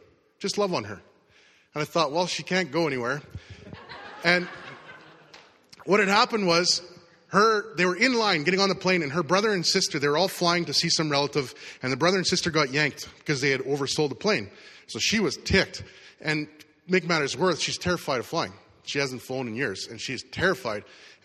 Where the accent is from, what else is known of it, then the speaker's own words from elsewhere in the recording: Canada; I'm from Canada.